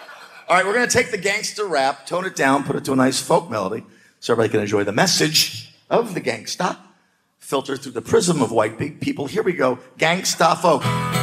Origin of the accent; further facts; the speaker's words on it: Philadelphia, Pennsylvania, United States; I'm Irish. I'm from Philly. I got nothing.